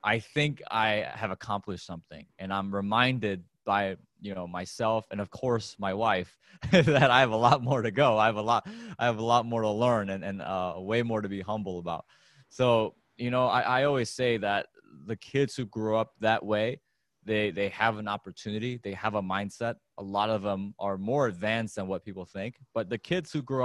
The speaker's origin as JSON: {"language": "English", "town": "Chicago", "region": "Illinois", "country": "United States", "tie": "born or raised there", "said": "I grew up in America, you know, and I'm sure you have a lot of listeners around the world, right, internationally. There's a huge problem in my hometown of Chicago, in the south side of Chicago"}